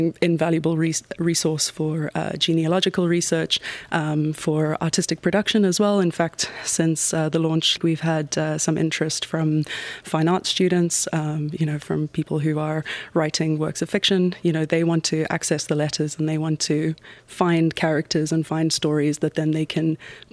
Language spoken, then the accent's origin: English; South Africa; moved away; I'm actually South African, so I'm not Irish, and this project means a lot to me because I know what it's like to be an immigrant.